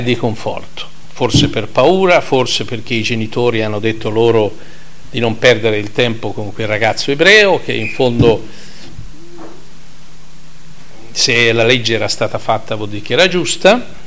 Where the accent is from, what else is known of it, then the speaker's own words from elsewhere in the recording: Florence, Tuscany, Italy; Io sono nato a Firenze e a Firenze sono vissuto fino a che è successo questa spaventosa tragedia.